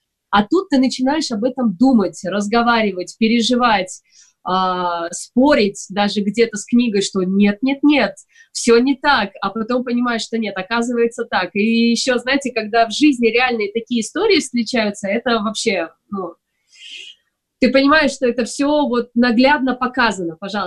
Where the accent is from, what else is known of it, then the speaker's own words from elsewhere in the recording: Uzbekistan; я как бы из Узбекистана, и у нас есть горы